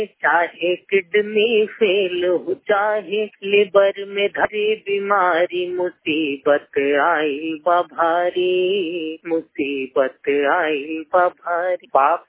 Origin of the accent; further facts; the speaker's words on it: Bhagwanpur Buzurg, Uttar Pradesh, India; मैं यूपी से हूँ, गोरखपुर। मैं ब्लाइंड हूँ और मैं ग्राम भगवानपुर बुजुर्ग पोस्ट विजय का जिला कुशीनगर से हूँ